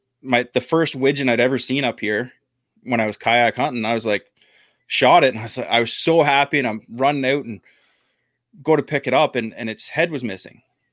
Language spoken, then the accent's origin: English; Ontario, Canada; we're both from Ontario, Canada, but like when we say we're from Ontario, Damien and I are from opposite sides of Ontario here.